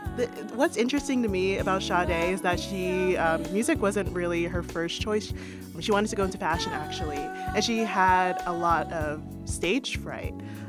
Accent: Nigeria; She's British Nigerian, which I am Nigerian, so I feel like, I mean, she's representation to me.

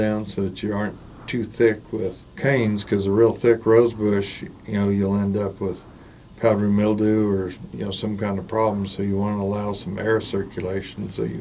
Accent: Las Cruces, New Mexico, United States; Yeah, creosote, I remember as a kid growing up in Las Cruces

